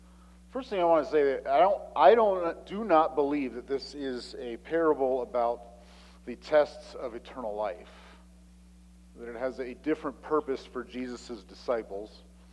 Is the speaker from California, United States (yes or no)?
yes; California, United States; moved away; also born or lived in Montana / Virginia / Ohio / Indiana; yeah, I did grow up in California, but don't hold it against me. I left on purpose. I didn't go back. I was born in Montana. I've lived in Virginia. I've lived in Ohio. I've lived in Indiana. I've lived in Arizona.